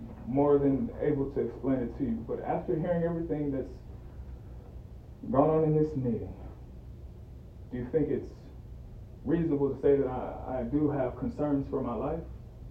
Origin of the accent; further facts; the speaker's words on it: California, United States; I'm a resident of California. I'm not a resident of Duplin County. I don't live here. I'm from California, sir.